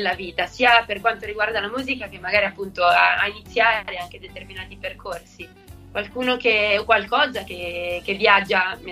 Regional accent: Milan, Lombardy, Italy; also born or lived in London / Vancouver; now in Rome, Italy; Anch'io sono di Milano, adesso vivo a Roma, ma ho vissuto a Londra e Vancouver

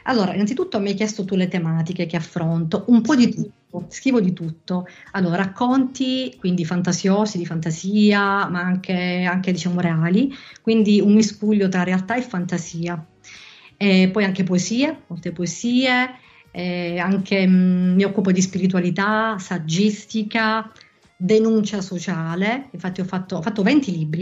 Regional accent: Palermo, Sicily, Italy; io vivevo a Palermo, sono nata e cresciuta a Palermo

